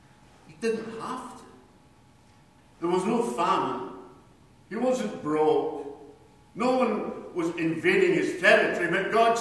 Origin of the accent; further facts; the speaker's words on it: Scotland, United Kingdom; I'm Scottish, as you probably have guessed.